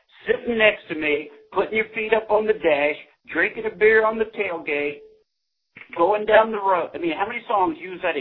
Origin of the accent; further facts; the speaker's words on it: the South, United States; now in Los Angeles, United States; And the one thing I was raised as in the South was your word is all you have.